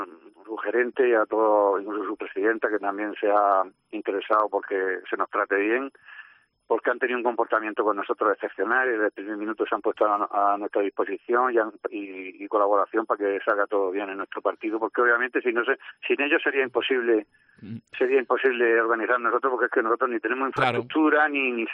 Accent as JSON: {"language": "Spanish", "town": "Murcia", "region": "Region of Murcia", "country": "Spain", "said": "porque somos todos de Murcia"}